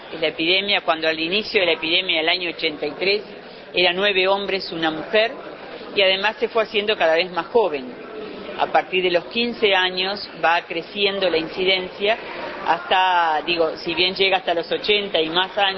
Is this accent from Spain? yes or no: no; Uruguay; porque no hemos incorporado como uruguayos las prácticas de menor riesgo